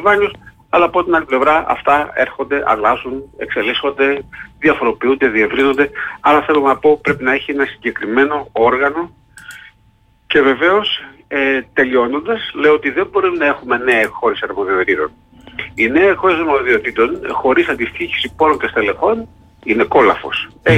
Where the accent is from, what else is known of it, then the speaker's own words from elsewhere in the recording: Samos, North Aegean, Greece; Λέω παράδειγμα στο νησί μου της Σάμμο